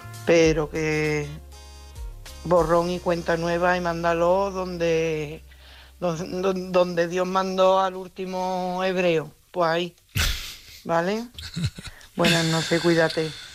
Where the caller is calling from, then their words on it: Coria, Extremadura, Spain; de Coria.